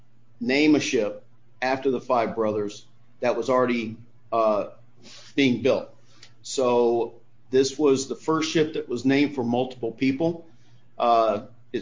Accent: Savannah, Georgia, United States; now in Buffalo, United States; I'm not originally from Buffalo. I'm a Savannah boy.

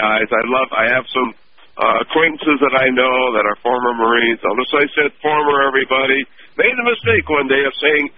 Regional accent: Detroit, Michigan, United States; I was from Detroit, very racially divided city

